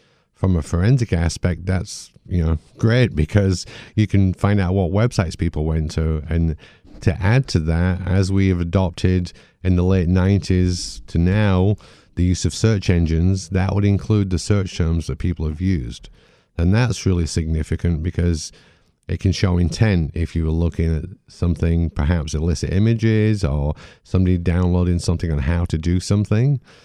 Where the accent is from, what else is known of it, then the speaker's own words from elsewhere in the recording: United Kingdom; now in United States; Well, you probably tell from my accent, I'm not from these shores. I was in at the start of computer forensics in the late 80s in the UK